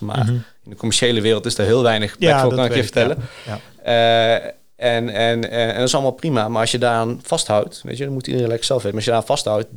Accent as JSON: {"language": "Dutch", "country": "Greece", "tie": "born or raised there", "second_language": "Dutch", "moved": "yes", "said": "ik ben dus geboren opgegroeid in Griekenland."}